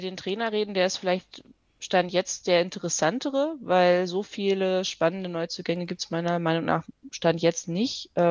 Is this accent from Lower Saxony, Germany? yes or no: yes; Hanover, Lower Saxony, Germany; now in Austria; Ja, ich komme ursprünglich aus Hannover.